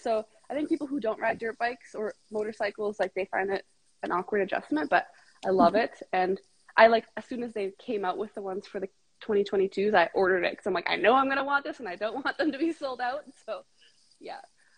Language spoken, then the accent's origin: English; Alberta, Canada; I'm from Central Alberta. I was born and raised in this area.